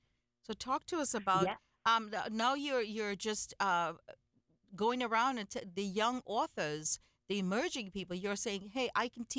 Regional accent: Trinidad & Tobago; I grew up in the Caribbean, in Trinidad and Tobago. And back home, I mean, we didn't have television and cable and telephones and things.

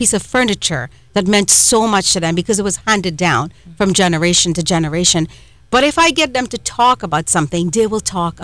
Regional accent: Trinidad & Tobago; accent: Trinidadian; I'm from Trinidad, so our accent is on the wrong syllable sometime.

